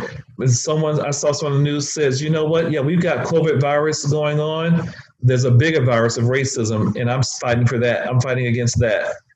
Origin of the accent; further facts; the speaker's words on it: Atlanta, Georgia, United States; Living in Atlanta, Georgia, all this riot, because I grew up in Atlanta.